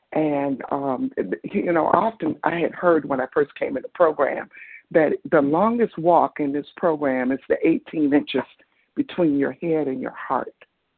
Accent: Detroit, Michigan, United States; from Detroit.

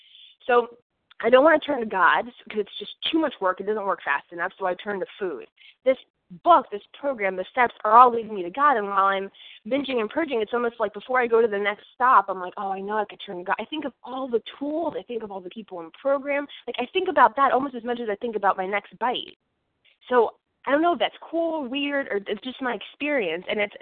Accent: Florida, United States; from South Florida

